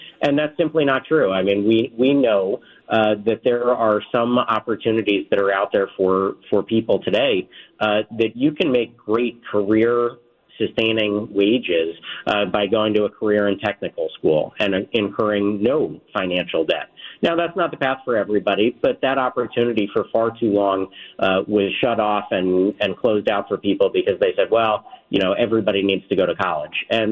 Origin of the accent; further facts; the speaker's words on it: Pennsylvania, United States; I congratulated him on his win and reminded him that I was from Pennsylvania.